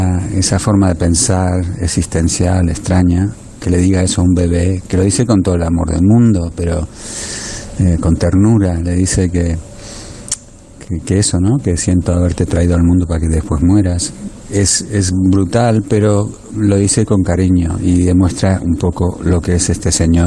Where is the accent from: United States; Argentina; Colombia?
Argentina; San Lorenzo, el equipo de mi infancia en Argentina.